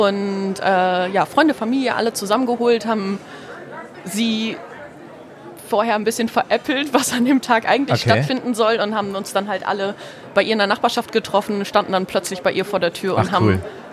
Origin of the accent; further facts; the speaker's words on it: Oldenburg, Lower Saxony, Germany; born there; Ich komme gebürtig auch aus Oldenburg.